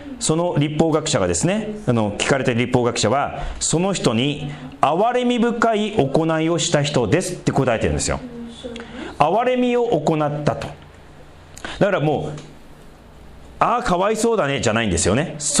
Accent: Sendai, Miyagi, Japan; 私仙台出身なんで遠くだから、ちょっとこうなまった言葉でね、こう話すと、ちょっとこう安心するじゃないですか。

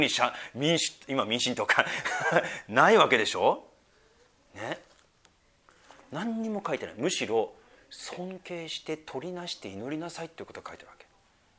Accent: Tohoku, Japan; 私の実家は東北ですからね

